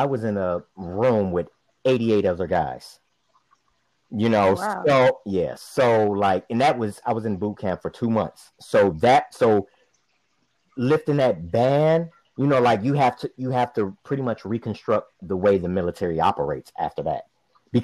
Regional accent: Cleveland, Ohio, United States; Hello, everyone. I'm from Cleveland, Ohio.

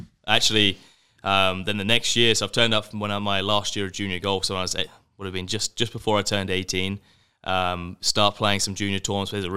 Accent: England, United Kingdom; Yeah, so I grew up in England, played loads of golf growing up.

